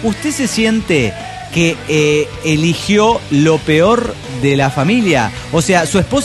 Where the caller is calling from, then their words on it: Lima, Peru; de Lima, Perú.